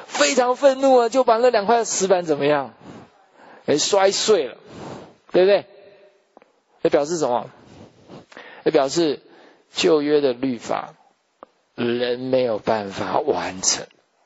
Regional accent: China; 好像我们那个我们中国人那个什么年糕啊

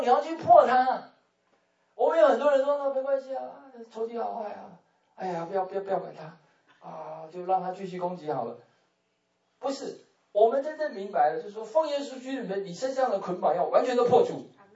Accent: Taiwan; 我们从台湾来的啊，庙很多，偶像很多

